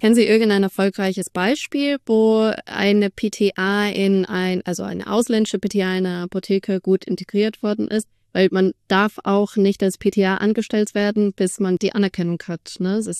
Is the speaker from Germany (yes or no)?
no; Greece; weil ich komme auch aus Griechenland